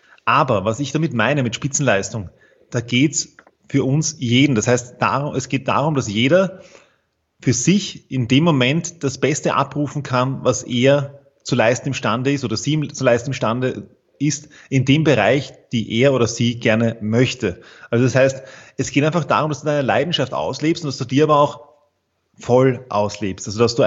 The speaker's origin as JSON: {"language": "German", "region": "Vienna", "country": "Austria", "said": "ich bin aus Wien, so wie du."}